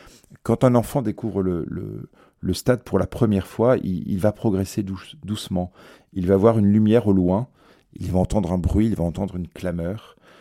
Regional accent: Rennes, Brittany, France; moved away as an adult; also born or lived in Bordeaux / Marseille; now in Paris, France; j'ai vécu à Marseille, je survis à Paris, mais le club de mon cœur est le Stade Rennais, là où j'ai grandi jusqu'à 18 ans.

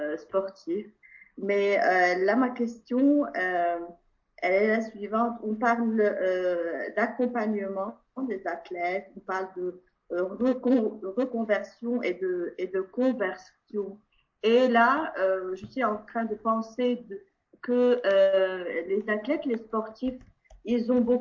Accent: Lebanon; je viens du Liban. Je suis une sœur chouérite du Liban

